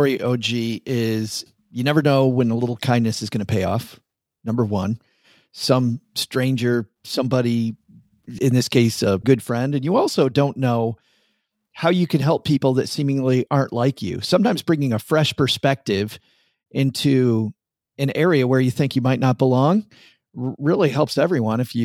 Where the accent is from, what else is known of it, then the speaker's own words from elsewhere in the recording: Michigan, United States; I grew up in redneck West Michigan and it was car culture in all white redneck West Michigan.